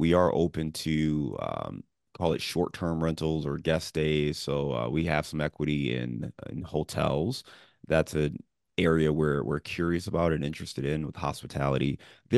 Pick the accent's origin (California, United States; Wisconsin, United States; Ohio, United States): Ohio, United States; Cleveland; also born or lived in Chicago / Dayton / Detroit; now in Cincinnati, United States; I live in the Midwest. I'm in Cincinnati. I used to live in Chicago, born and raised in Cleveland, went to school in Dayton, lived in Detroit.